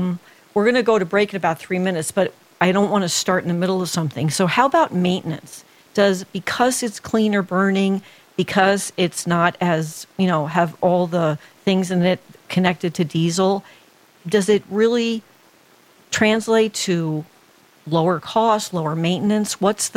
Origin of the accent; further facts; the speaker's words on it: New Jersey, United States; now in Tucson, United States; I grew up in New Jersey, and nobody wanted the job of filling the lawnmower